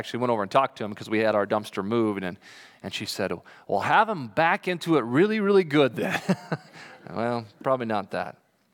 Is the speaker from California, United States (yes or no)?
no; Kansas, United States; I grew up in Kansas, and there's something about a wheat field